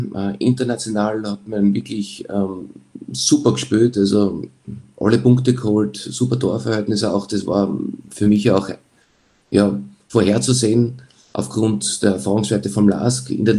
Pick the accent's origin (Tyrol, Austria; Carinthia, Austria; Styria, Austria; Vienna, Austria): Styria, Austria; Graz; Hätte ich auch unterschrieben, als Grazer nach 18 Runden jetzt da gegen Ende dieses Jahres auf Platz 2 zu stehen